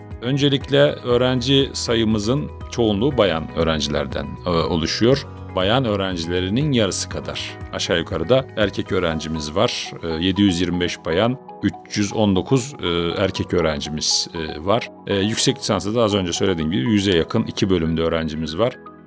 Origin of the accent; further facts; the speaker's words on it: Hisarcık, Kütahya, Turkey; born there; 1969 yılı Kütahya Hisarcık doğumluyum.